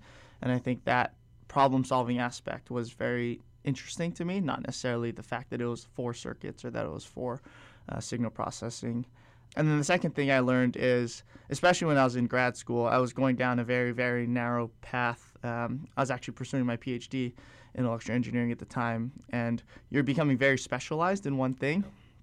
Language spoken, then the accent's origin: English; Hawaii, United States; growing up in Hawaii and at least having the perspective from Hawaii